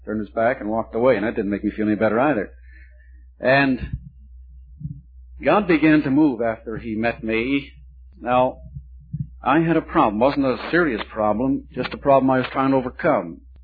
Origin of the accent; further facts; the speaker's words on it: Canada; I'm a Canadian, and went to Canada to pastor interdenominational church.